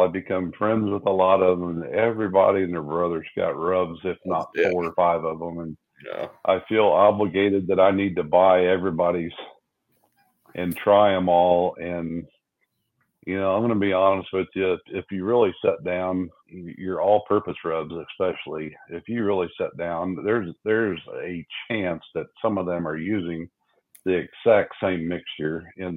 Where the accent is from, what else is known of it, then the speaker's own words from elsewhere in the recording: Kansas City, Missouri, United States; No, I'm born and raised in Kansas City, and I'm a Raiders fan.